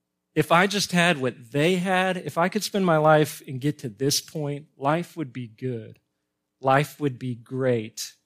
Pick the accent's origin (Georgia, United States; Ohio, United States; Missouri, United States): Missouri, United States; Kansas City; Growing up in Kansas City, one of the things that I like to do as a kid, as a teenager, and still like to do when I visit with my family is go to the Country Club Plaza.